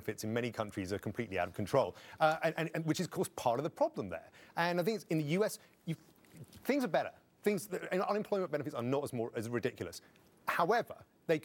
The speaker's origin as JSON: {"language": "English", "country": "United Kingdom", "lives_now": "United States", "said": "I'm originally from Britain. I live in America."}